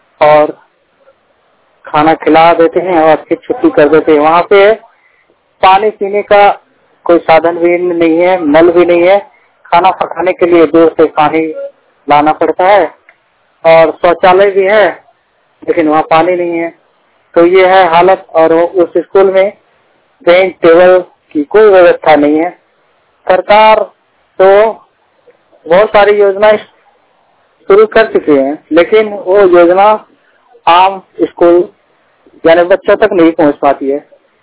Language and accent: Hindi; Bihar, India; मैं बिहार का रहने वाला हूँ।